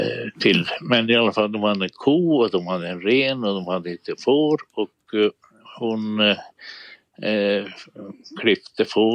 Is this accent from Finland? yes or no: yes; Karelia, Finland; now in Sweden; Min mor och min faster, vi är från Karelen i Finland och numera på ryska sidan.